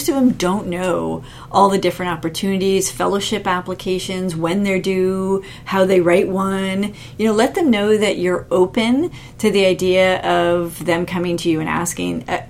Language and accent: English; Canada; maybe it's because I'm Canadian. I'm too polite Canadian